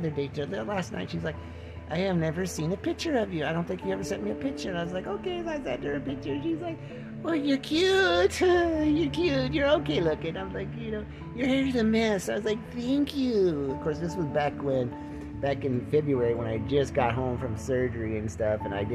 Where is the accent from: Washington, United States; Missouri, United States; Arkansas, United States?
Washington, United States; Spokane; moved away; I was born in Spokane, Washington. I lived there until 1980. We were supposed to leave, like, right during that time when Mount St. Helens exploded.